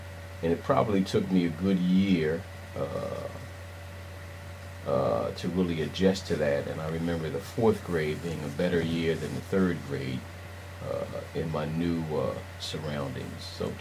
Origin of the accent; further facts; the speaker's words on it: Washington, District of Columbia, United States; also born or lived in Philadelphia; So, though I was born in Philadelphia in 1954, I was quickly put in under her care, and so I grew up in the Washington, D.C. area.